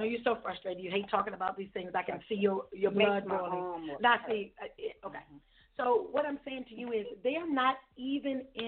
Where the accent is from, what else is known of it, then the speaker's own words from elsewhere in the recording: Landover, Maryland, United States; I wish you would, but we from Landover. I'm from Landover, so leave me alone.